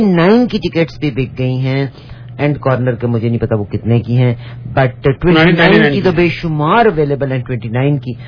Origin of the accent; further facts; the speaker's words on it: Punjab, Pakistan; actually میں پنجاب سے ہوں